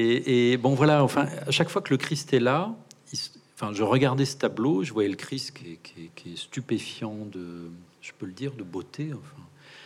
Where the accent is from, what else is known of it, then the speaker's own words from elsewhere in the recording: France; Bon, moi, je suis français, je comprends pas.